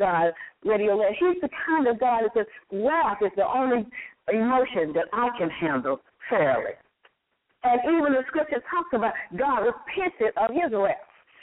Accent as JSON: {"language": "English", "region": "Texas", "country": "United States", "said": "In Texas, they hang Negroes. I'm from Texas."}